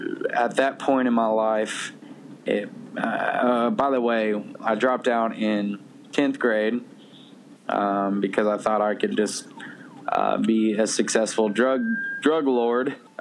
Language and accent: English; Austin, Texas, United States; As far as everything else, I love Austin. That's my hometown. I love it. I love going there. I love seeing everybody, you know, that I grew up with.